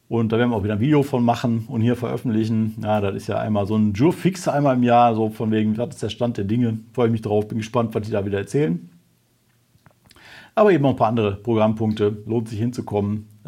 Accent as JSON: {"language": "German", "region": "North Rhine-Westphalia", "country": "Germany", "tie": "born or raised there", "said": "also nicht nur Wuppertal, sondern die anderen bergischen Kollegas aus meiner Heimat dürfen auch mitkommen"}